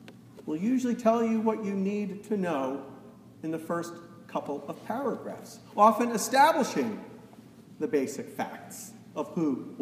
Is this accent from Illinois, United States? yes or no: no; New York, United States; Growing up outside of New York City, I was weaned on the Times.